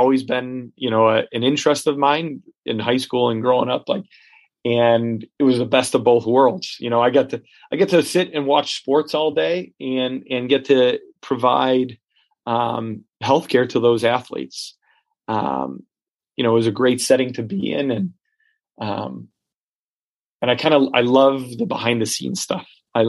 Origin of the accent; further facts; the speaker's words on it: Chicago, Illinois, United States; I grew up in Chicago during the Michael Jordan era.